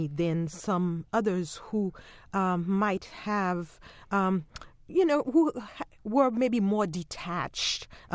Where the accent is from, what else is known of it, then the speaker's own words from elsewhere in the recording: Haiti; I was born and raised in Haiti, and voodoo was not practiced in my immediate family.